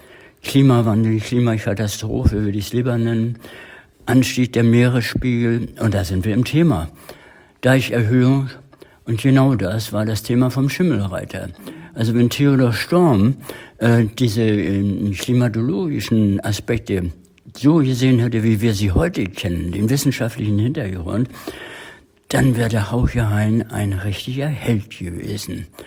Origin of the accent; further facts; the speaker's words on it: Northern Germany, Germany; Und ich habe hier als Norddeutscher eine gewisse Freibeutermentalität.